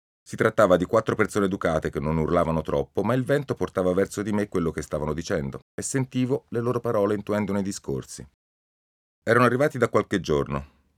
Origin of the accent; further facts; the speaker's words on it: Florence, Tuscany, Italy; Forse perché un gruppo esteso di fiorentini, io sono di Firenze, andava in quell'isola non troppo lontana